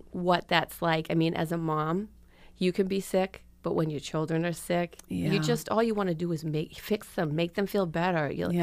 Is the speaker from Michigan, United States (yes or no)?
no; Easton, Massachusetts, United States; now in Middleboro, United States; I grew up in Easton, but I currently live in Middleboro.